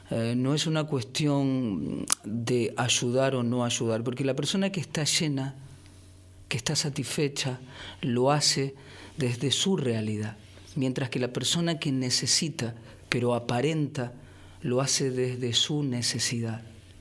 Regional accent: India; born or raised there; also born or lived in Rosario, Argentina

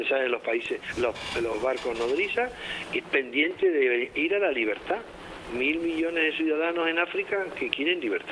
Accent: Spain; Nosotros somos españoles por los cuatro costados, estamos felices de serlo.

